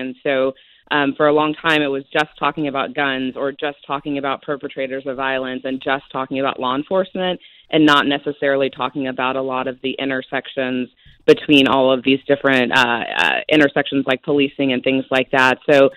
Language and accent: English; Midland, Texas, United States; Yeah, there is a lot of oil, especially where I grew up in Midland. Yeah. Oil and high school football is what we have in Midland, Texas.